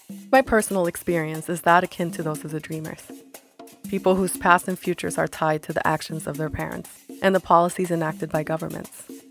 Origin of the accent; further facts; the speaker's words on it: Sweden; Growing up in Sweden, I was surrounded by immigrants from every country that had had a recent conflict.